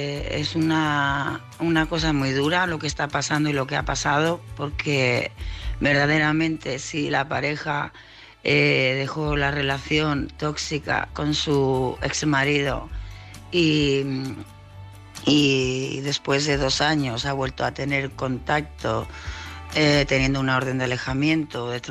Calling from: Tarragona, Catalonia, Spain; de Tarragona

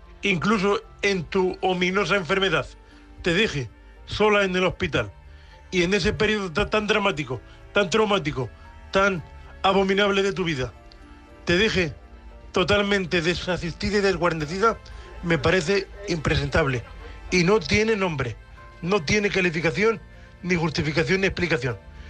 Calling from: Murcia, Region of Murcia, Spain; de Murcia, vuestro cuponero invidente

